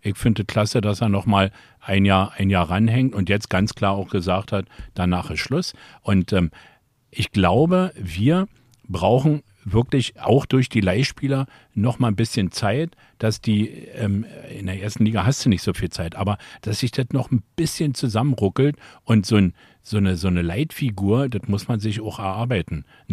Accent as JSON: {"language": "German", "region": "Berlin", "country": "Germany", "said": "als Berliner, als Herthaner."}